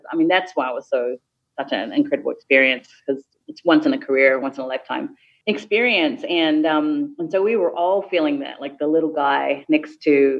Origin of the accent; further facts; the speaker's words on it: New Zealand; I'm from New Zealand, we're from the Pacific, how do we deal with things?